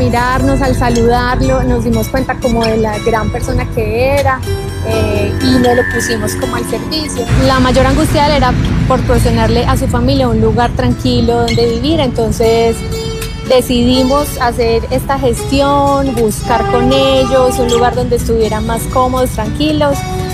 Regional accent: Manizales, Caldas, Colombia; estamos en Manizales, soy de Manizales, Caldas, Colombia.

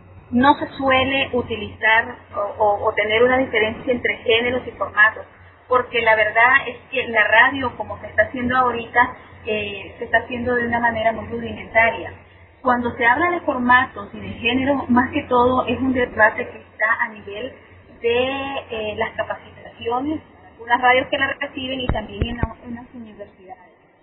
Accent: Nicaragua; me encantan las radios acá en mi país, porque trabajamos con las uñas

